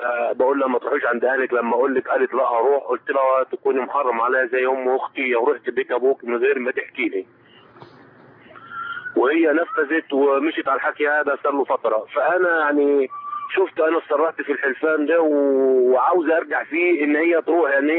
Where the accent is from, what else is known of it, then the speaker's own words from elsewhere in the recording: Egypt; also born or lived in Jordan; أنا مصري كنت بالأردن